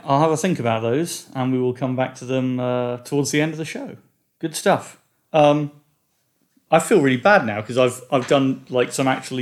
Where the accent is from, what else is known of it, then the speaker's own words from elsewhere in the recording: Coventry, West Midlands, United Kingdom; we're doing Coventry, because it's my hometown team